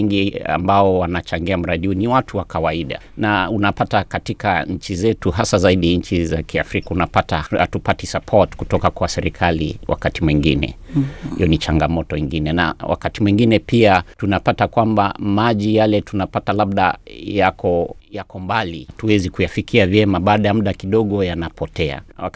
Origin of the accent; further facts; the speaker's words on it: Kenya; Na hata mimi natoka Kenya, najua hayo vizuri.